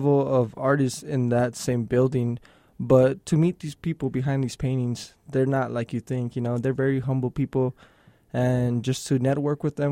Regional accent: Ciudad Juarez, Chihuahua, Mexico; now in El Paso, United States; I was born here in El Paso. I was raised in Ciudad Juarez. And that's where I got my interest in graffiti by my older brother.

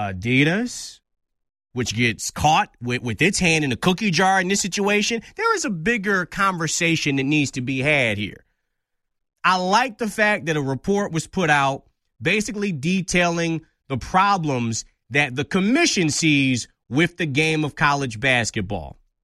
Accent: Detroit, Michigan, United States; which I played, by the way, growing up in Detroit.

